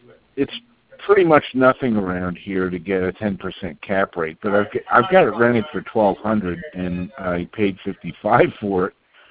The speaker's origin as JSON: {"language": "English", "town": "Long Island", "region": "New York", "country": "United States", "lives_now": "Charlotte, United States", "said": "I'm from New York. Long Island, you know"}